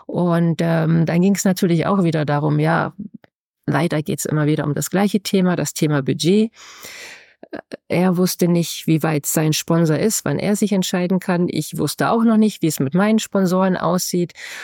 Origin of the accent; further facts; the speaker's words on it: Kempten, Bavaria, Germany; Jetzt sind wir nach Kempten gezogen, meine Heimatstadt.